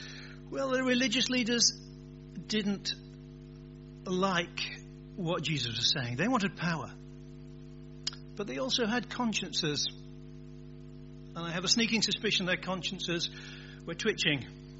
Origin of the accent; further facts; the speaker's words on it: England, United Kingdom; Are we a bit the same? I'm English.